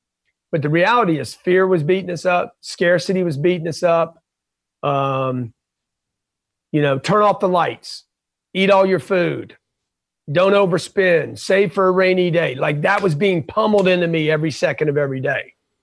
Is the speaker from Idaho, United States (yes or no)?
no; Lake Charles, Louisiana, United States; I grew up in Lake Charles, Louisiana.